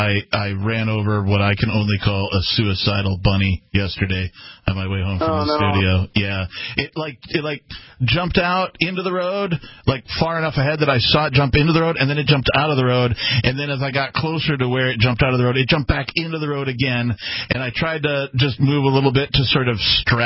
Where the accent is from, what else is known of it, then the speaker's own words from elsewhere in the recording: Wisconsin, United States; I grew up in Wisconsin, so I've, of course, hit a deer in my life and that kind of thing.